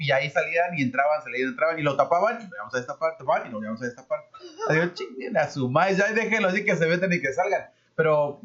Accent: Mexico; Sí, pero bueno, soy mexicano, ¿eh?

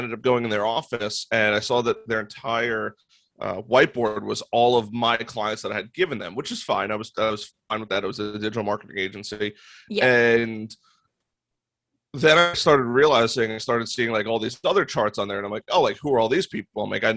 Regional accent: Long Island, New York, United States; moved away as an adult; now in North Carolina, United States; so I'm originally from Long Island. About a year ago now, we moved to North Carolina

